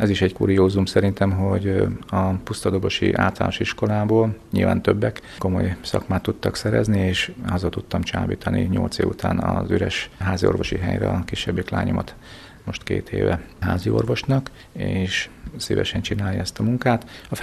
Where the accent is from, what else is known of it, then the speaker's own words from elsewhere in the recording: Vaja, Szabolcs-Szatmár-Bereg, Hungary; a gyerekkorból hozott kuruc vér és a kuruc hagyományok a vajai születésem és a kastély árnyékában nőttünk fel.